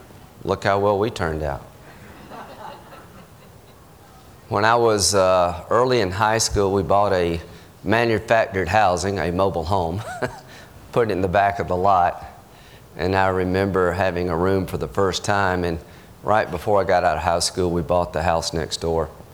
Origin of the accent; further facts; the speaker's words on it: South Carolina, United States; I'm from South Carolina, in case you can't tell.